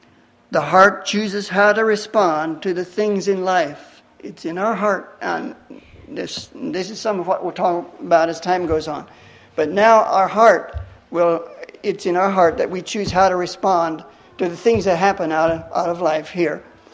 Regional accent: Arkansas, United States; Now, I come from Arkansas

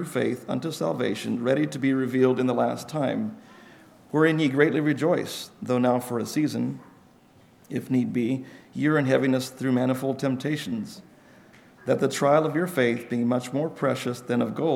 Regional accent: Kansas, United States; and I know I'm from Kansas, so I'm used to more

